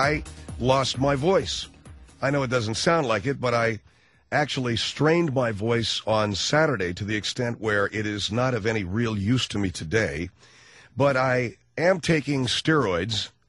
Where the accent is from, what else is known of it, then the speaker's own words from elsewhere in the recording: Arcadia, California, United States; Santa Anita is a racetrack that actually is in my hometown of Arcadia, California.